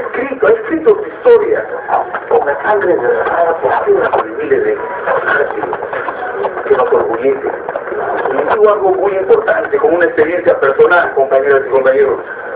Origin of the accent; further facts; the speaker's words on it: Peru; Esa tiene que ser la reflexión que tenemos que hacer como peruanos.